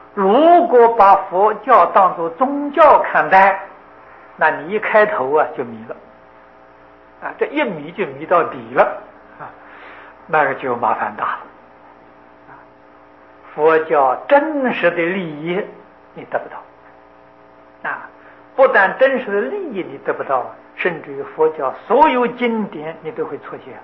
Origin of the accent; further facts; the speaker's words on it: China; 所以他我们中国人自古以来呀，无论在言语文章，都喜欢简单